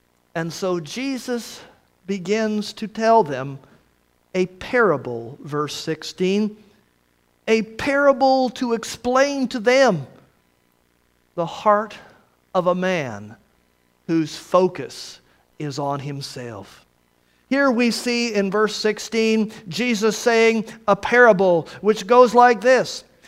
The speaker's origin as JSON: {"language": "English", "region": "Iowa", "country": "United States", "tie": "born or raised there", "said": "as my pastor told me growing up in Iowa, in the Midwest, an agricultural community"}